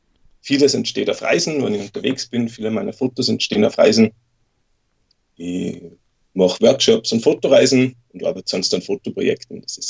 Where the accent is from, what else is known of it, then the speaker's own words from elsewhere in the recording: Salzburg, Austria; also born or lived in Vienna; bin zurück nach Salzburg in meine Heimat kommen.